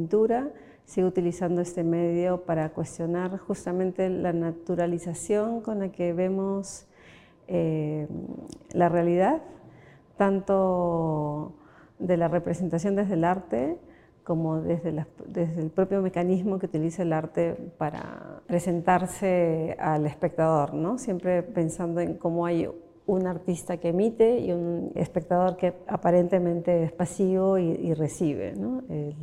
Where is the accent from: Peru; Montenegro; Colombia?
Peru; Lima; also born or lived in Madrid, Spain; la artista de la exposición. Soy artista visual, nací en Perú, he hecho prácticamente mi vida entre Lima y Madrid.